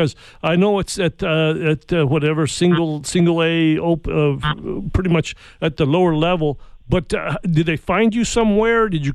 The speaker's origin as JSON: {"language": "English", "town": "Santa Fe", "region": "New Mexico", "country": "United States", "tie": "born or raised there", "said": "I grew up in Santa Fe, New Mexico, and actually have a friend or two playing up there and in the league."}